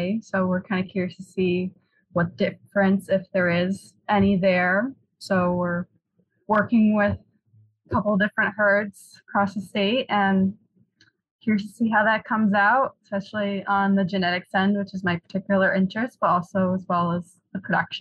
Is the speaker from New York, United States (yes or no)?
yes; New York, United States; So I'm from Northern New York originally.